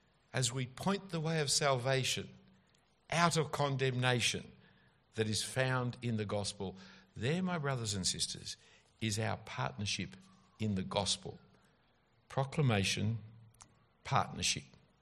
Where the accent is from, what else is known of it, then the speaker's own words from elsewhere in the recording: Australia; And as an Australian, I like free speech.